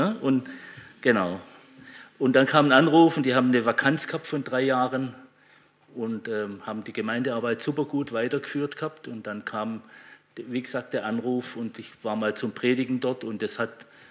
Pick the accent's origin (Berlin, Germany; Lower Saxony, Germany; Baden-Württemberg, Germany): Baden-Württemberg, Germany; Sindelfingen; nachdem ich zunächst im Schwabenland geboren bin, in Sindelfingen. Das ist meine Heimatstadt. Dort bin ich in meinem Elternhaus geboren